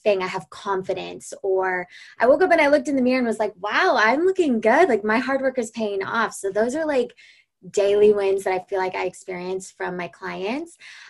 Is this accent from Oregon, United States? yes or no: no; South Dakota, United States; also born or lived in Las Vegas, Nevada; I grew up all over the United States. I like to say I was a tumbleweed. So I was born in Las Vegas, but raised in South Dakota, back to Las Vegas